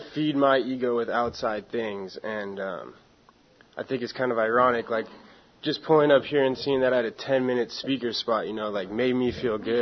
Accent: San Diego, California, United States; I grew up here in San Diego. You know, I had a normal childhood.

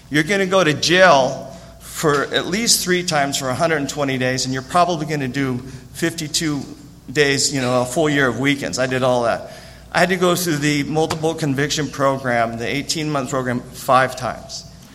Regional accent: Pocatello, Idaho, United States; I grew up in a small town called Pocatello.

